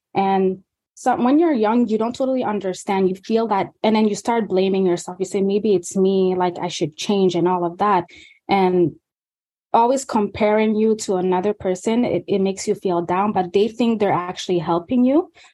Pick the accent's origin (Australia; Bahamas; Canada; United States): Canada; Toronto, Ontario; also born or lived in Montreal; I was born in Montreal and raised in Toronto from Guinean parents.